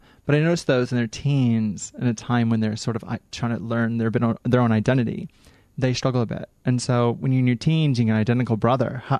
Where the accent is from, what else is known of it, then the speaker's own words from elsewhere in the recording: Midwest, United States; Hey, I grew up in Midwest USA Bible Belt.